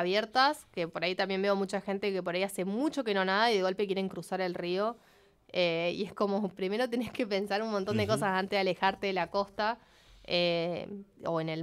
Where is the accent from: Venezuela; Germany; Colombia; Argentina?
Argentina; Viedma, Río Negro